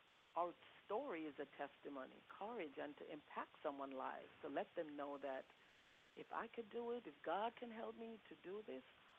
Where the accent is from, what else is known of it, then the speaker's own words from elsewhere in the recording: Jamaica; moved away; And coming from another country, I'm originally from Jamaica, I had to start over.